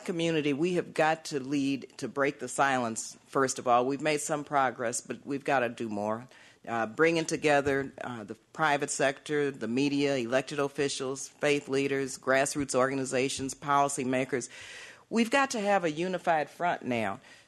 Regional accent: Oakland, California, United States; I come from Oakland, California, Oakland, Berkeley, the East Bay

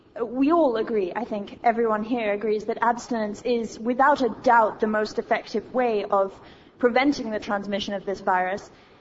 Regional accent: Vancouver, British Columbia, Canada; from Vancouver.

